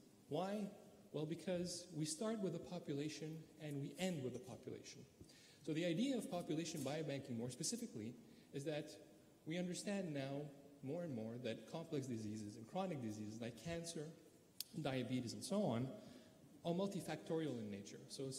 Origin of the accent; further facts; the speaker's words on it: Canada; Well, I come from Canada